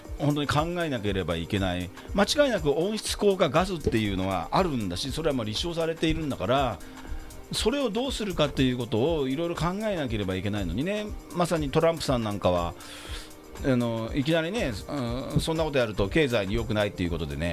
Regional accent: Tsurumi, Kanagawa, Japan; 私の地元の名前がついてる鶴見川とかっていうのは一級河川ですからね

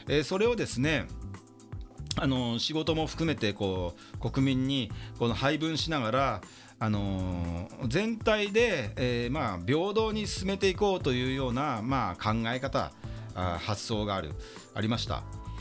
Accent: Yokohama, Kanagawa, Japan

